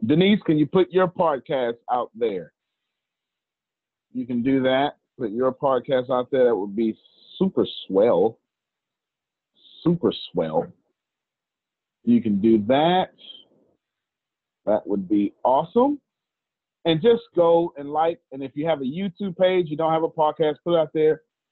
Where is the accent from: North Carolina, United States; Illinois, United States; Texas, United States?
Texas, United States; I'm from Texas, so y'all is a real word.